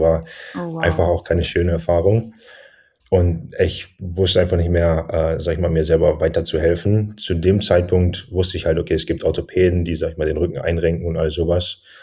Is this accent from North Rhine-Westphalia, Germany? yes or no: yes; Dortmund, North Rhine-Westphalia, Germany; ich komme ursprünglich aus Dortmund, also ich bin gebürtiger Deutscher. Nach meinem Abi war ich ein Jahr in Australien im Ausland